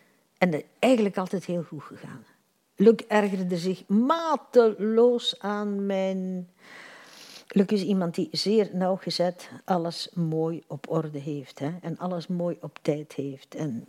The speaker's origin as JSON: {"language": "Dutch", "town": "Zonhoven", "region": "Flanders", "country": "Belgium", "said": "Ik kom van Zonhoven."}